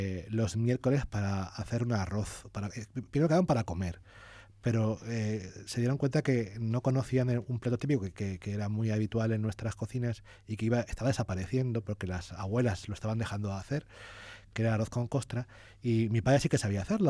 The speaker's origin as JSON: {"language": "Spanish", "town": "Elche", "region": "Valencian Community", "country": "Spain", "said": "Y yo digo, sí, soy de Elche."}